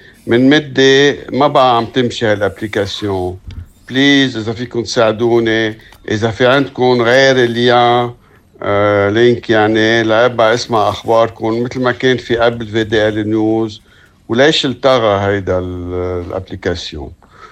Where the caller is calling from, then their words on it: Paris, Île-de-France, France; انا عم بحكيكم من فرنسا من باري.